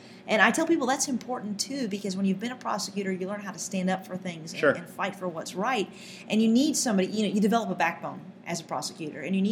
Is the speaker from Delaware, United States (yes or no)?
no; Prestonsburg, Kentucky, United States; I'm from Eastern Kentucky. I'm from Prestonsburg in Floyd County. My family has been there for nine generations since the 1790s.